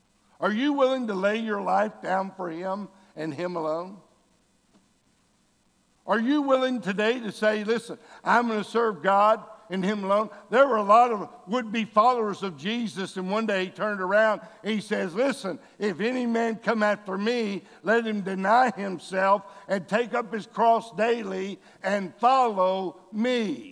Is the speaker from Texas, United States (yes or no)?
yes; Austin, Texas, United States; When I was a young boy, I grew up in Austin, Texas. Many of you know I'm a diehard Texas Longhorn fan.